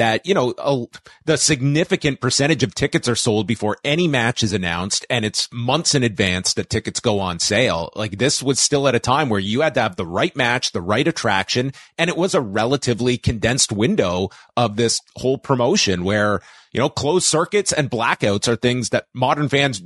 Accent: Canada; Speaking as a Canadian

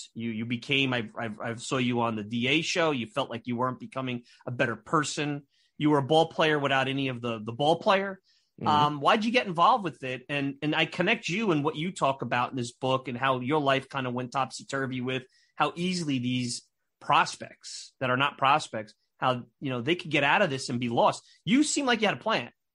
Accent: New York, United States; You know, look, I'm from New York. Easy for me to assimilate with someone from the Dominican or Puerto Rico or whatever it may be, but not so much some places.

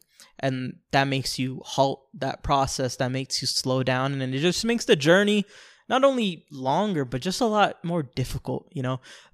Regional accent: New York, United States; born there; when I was born in New York, there was a family that lived in the floor above us

